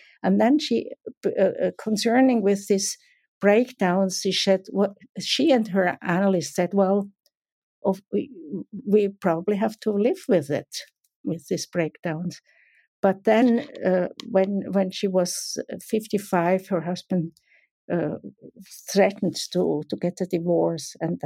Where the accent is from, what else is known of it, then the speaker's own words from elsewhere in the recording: Switzerland; English is a second language; I'm coming from Switzerland, as you know